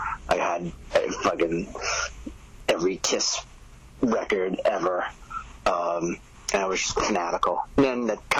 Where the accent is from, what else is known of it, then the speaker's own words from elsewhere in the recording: Long Island, New York, United States; On Long Island.